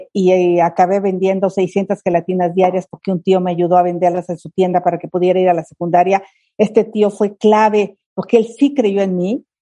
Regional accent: Hidalgo, Mexico; born there; Yo nací en el Valle del Mezquital, un lugar donde las mujeres no teníamos ningún valor.

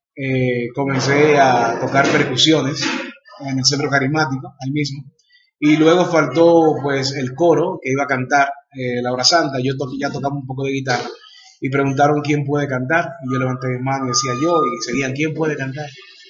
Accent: Dominican Republic; born there; nací en la República Dominicana. Somos una familia de 5 hermanos, muy bendecidos.

